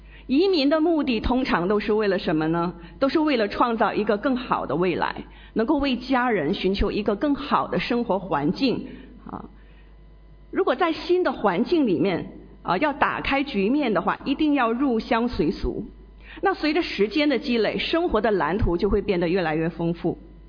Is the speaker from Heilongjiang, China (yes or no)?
yes; Heihe, Heilongjiang, China; 那我的家乡呢，是在中国最北边在边境黑河，是跟俄罗斯有一江之隔。对面呢是俄罗斯的城市布拉格维什斯克，它是一个远东的城市。